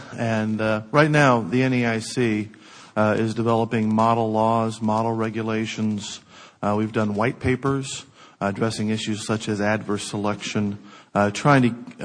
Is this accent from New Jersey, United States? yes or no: no; California, United States; now I'm from California, I worked for Governor Wilson at the time that HIPAA came down